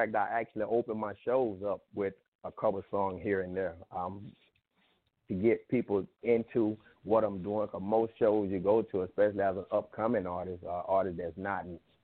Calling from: Belle Glade, Florida, United States; I'm calling from South Florida, out of Palm Beaches, right here out of Belgrade, Florida, a muck city for Hokie Belgrade in South Bay, Florida.

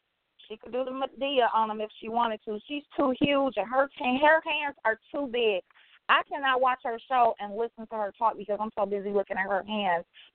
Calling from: Detroit, Michigan, United States; I'm calling from Detroit, Michigan.

